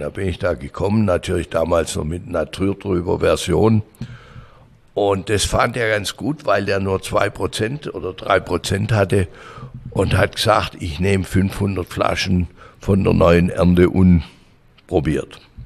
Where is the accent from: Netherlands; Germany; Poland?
Germany; Langenburg, Baden-Württemberg; ich werde dieses Jahr 69 Jahre. Bin geboren in Hohenlohe, aufgewachsen in Bechlingen-Langenburg. Dort habe ich auch meine Jugend verbracht